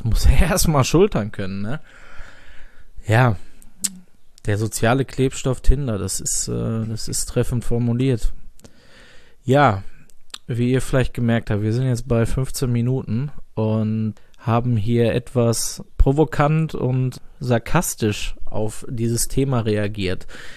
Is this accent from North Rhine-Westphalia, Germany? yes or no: yes; North Rhine-Westphalia, Germany; Ich bin halt im Ruhrgebiet aufgewachsen, jetzt aber auch nicht innenstadtnah, also schon in den, ja, bekannten Vororten von Großstädten, die ja so ein zuweilen Mix anbieten zwischen ländlichen Strukturen und städtischen.